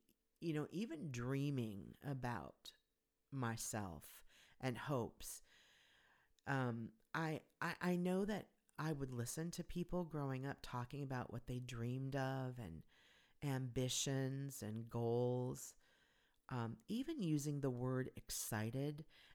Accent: California, United States; there was a big piece of huge, you know, significant piece of property that I grew up on in Southern California

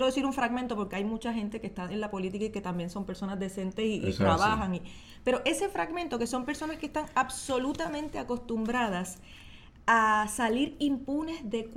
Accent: Puerto Rico; Los estadistas no quieren dejar de ser lo que son, que somos puertorriqueños.

